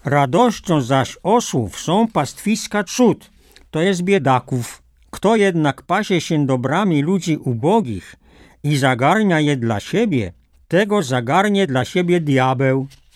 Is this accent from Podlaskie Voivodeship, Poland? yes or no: no; Mroczki, Masovian Voivodeship, Poland; Ja pochodzę z małej wsi mazowieckiej, małych Mroczk. Rodzice prości, rolnicy, ale co miesiąc chodzili do spowiedzi.